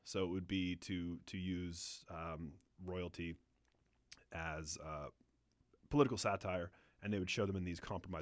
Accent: Nova Scotia, Canada; And I'm from Nova Scotia

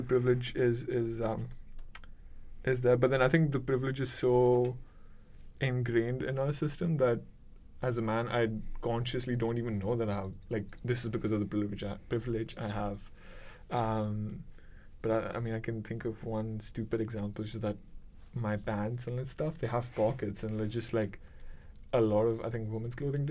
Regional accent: India; first language Hindi; English is a second language; So I'm from India. That's not the place. Like, that's not how India is.

